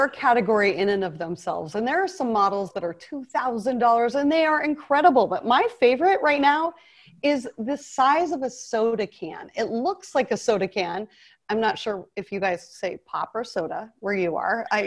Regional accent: Alaska, United States; I'm from Alaska. We're going up there in a few weeks for a month to spend the summer.

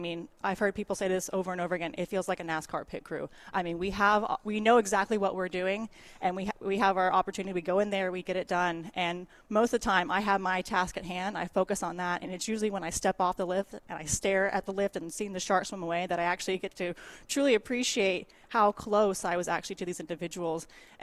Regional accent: Florida, United States; I grew up in Florida. I've been here my whole life.

